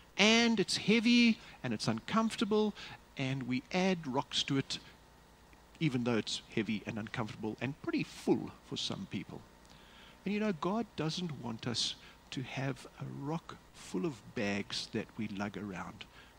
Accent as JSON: {"language": "English", "town": "Kempton Park", "region": "Gauteng", "country": "South Africa", "tie": "born or raised there", "said": "I grew up in Kempton Park."}